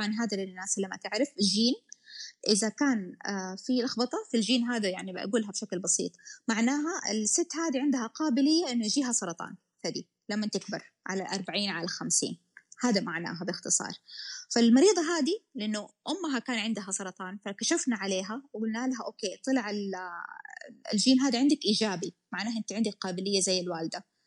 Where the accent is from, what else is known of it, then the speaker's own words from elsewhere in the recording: Saudi Arabia; انا بصراحه تفاجأت انه عندنا في السعوديه احد سواها